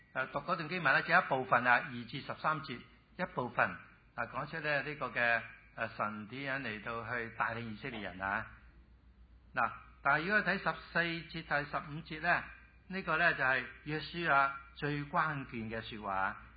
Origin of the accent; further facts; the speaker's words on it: China; 我哋中国人咧拜。即係好多神，好多神明啊